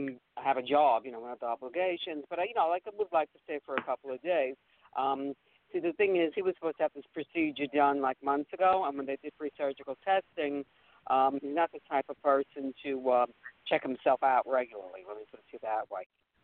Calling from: Brooklyn, New York, United States; Brooklyn, New York.

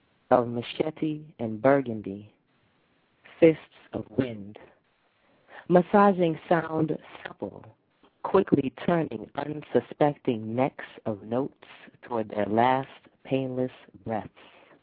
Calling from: New York City, New York, United States; I'm calling from New York City.

